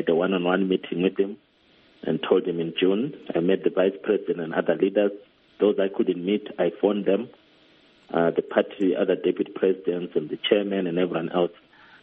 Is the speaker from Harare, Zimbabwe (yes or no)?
no; Hwange, Matabeleland North, Zimbabwe; when I visited my hometown, which is Wange. That's where I was born. That's where I grew up. I spent my entire childhood there until I left for boarding school at secondary school.